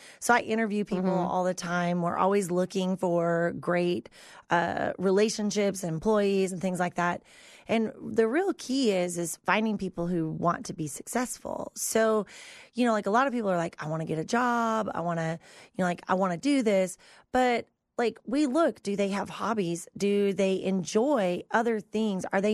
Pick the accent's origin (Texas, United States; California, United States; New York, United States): Texas, United States; now in New Plymouth, United States; Yeah, it's not easy to fit in as a Texan into a small rural town in Idaho.